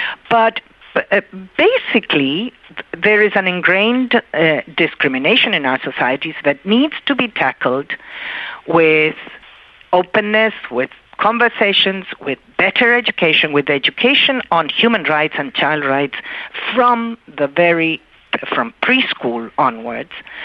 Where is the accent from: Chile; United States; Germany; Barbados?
Chile; English is a second language; In Latin America, I'm from Chile, you know, Latin America